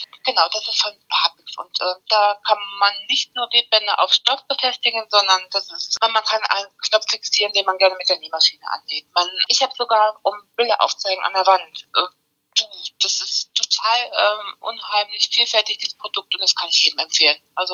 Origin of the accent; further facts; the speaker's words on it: Remscheid, North Rhine-Westphalia, Germany; born there; now in Löhne, Germany; meine Mama ist eine Deutsche und die kommt aus Remscheid und ich bin natürlich in Remscheid geboren und nicht in Spanien, was manche auch denken.